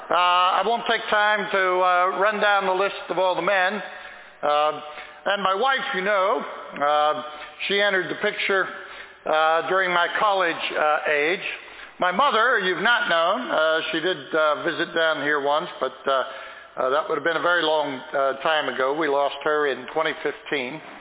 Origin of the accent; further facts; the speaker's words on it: Pennsylvania, United States; I'm from Pennsylvania, and I was born on December the 1st, a long time ago.